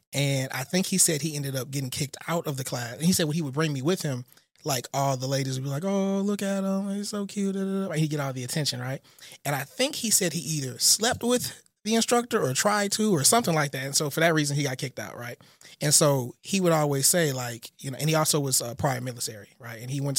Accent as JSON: {"language": "English", "town": "Houston", "region": "Texas", "country": "United States", "tie": "born or raised there", "also_born_or_lived": "Michigan / Texarkana", "said": "I was born in Michigan, but raised most of my young childhood in Houston."}